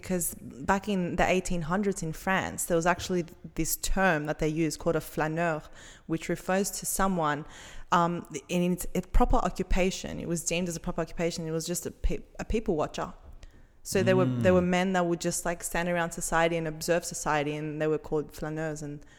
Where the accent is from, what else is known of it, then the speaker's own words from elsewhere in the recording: Athens, Attica, Greece; Like, hey, I'm from Athens. Like, you know, whatever. Don't tell me about dirty cities.